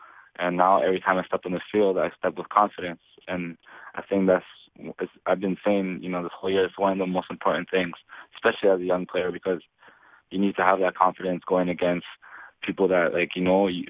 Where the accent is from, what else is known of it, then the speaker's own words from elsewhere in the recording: Toronto, Ontario, Canada; Toronto FC, because it is my hometown club.